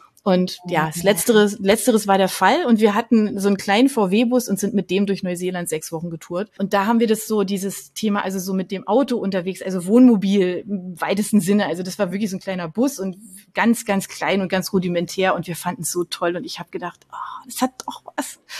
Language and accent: German; Berlin, Germany; ich komme ja auch aus Berlin